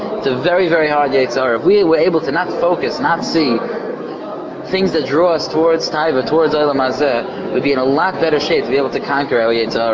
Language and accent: English; Waterbury, Connecticut, United States; I'm from Waterbury. I don't ever see restaurants.